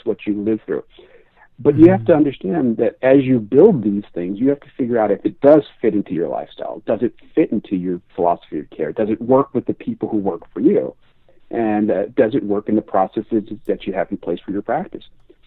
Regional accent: Philadelphia, Pennsylvania, United States; and I'm from Philadelphia.

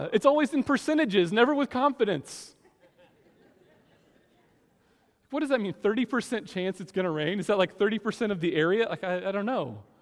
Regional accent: Indiana, United States; I grew up in Indiana, and we would regularly have tornado warnings.

